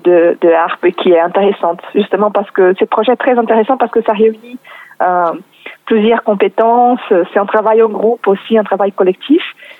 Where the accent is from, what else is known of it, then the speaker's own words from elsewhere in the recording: Brazil; French is a second language; now in Paris, France; moi je suis brésilienne